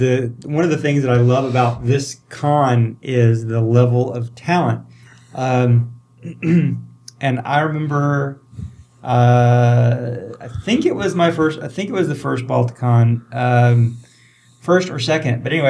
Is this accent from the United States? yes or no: yes; North Carolina, United States; And sorry, I'm from North Carolina.